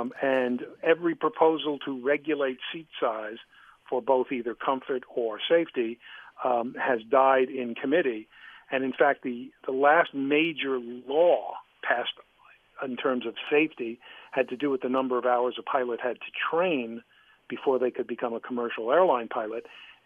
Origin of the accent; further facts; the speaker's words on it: New York, United States; As a New Yorker who uses the term strap hanger literally